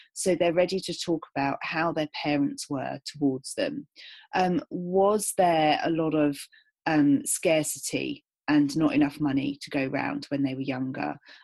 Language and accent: English; United Kingdom; I came from a time, especially being British, where, you know, my whole family are really shy.